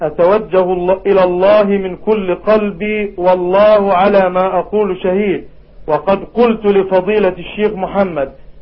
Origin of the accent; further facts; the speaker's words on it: Dimishl, Dakahlia, Egypt; شرفتنا بالأمس في قريتنا دمشل